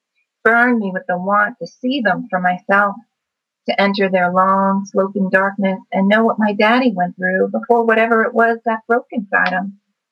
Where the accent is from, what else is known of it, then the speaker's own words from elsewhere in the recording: Queens, New York, United States; Now, I grew up in Queens, but my grandfather lived in northeastern Pennsylvania